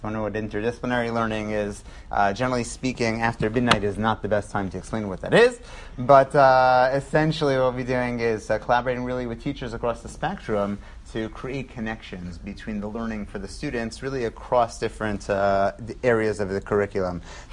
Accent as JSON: {"language": "English", "town": "Teaneck", "region": "New Jersey", "country": "United States", "tie": "born or raised there", "said": "I grew up in Teaneck, and my parents now live a 6 minute walk away from their grandchildren"}